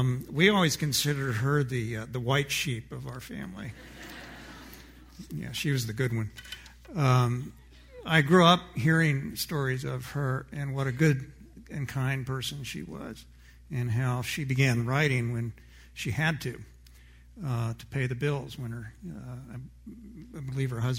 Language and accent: English; Kansas City, United States; I grew up in Kansas City, on the suburban edge of Kansas City, and it looks like this.